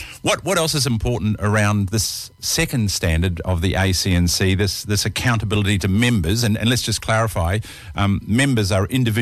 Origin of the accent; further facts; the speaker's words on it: New Zealand; accent: Kiwi; I always my Kiwi accent, I always pronounce his surname incorrectly.